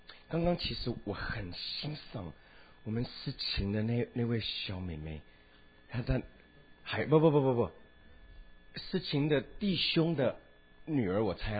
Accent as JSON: {"language": "Chinese", "country": "United States", "tie": "born or raised there", "first_language": "Taiwanese Hokkien", "second_language": "Chinese", "said": "可是今天真的是一个小老美在跟中国人讲国语啊，而且我讲的国语还不是国语，我学习的我母语是这个台湾话，台湾威，所以福建话那个闽南语"}